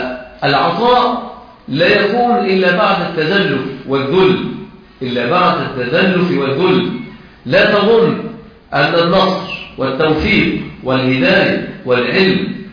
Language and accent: Arabic; Egypt